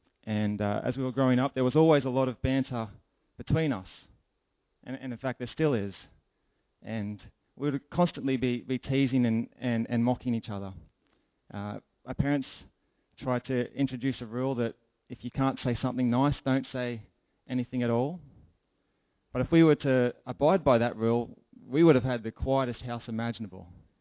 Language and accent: English; Australia; this as simply being the Aussie way. That's just how we do things in Australia. That's just how we interact.